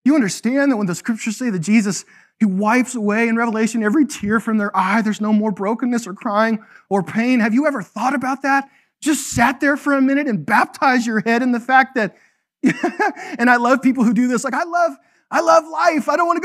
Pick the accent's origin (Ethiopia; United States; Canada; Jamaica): Canada; We're going to play hockey because I'm Canadian.